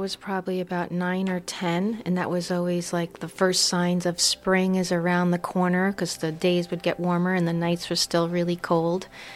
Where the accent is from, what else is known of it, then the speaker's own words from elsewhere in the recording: Mongaup Valley, New York, United States; I'm from Mongab Valley, New York.